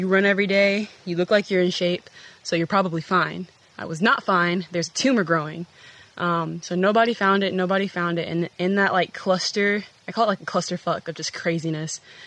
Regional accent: Georgia, United States; So I'm from Georgia. I'm 24 years old. And I play basketball.

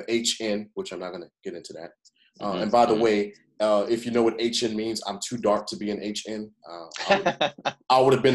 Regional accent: Thibodaux, Louisiana, United States; born there; I was born in Thibodaux, Louisiana, at Thibodaux Regional Hospital in America, which makes me an automatic citizen of this country.

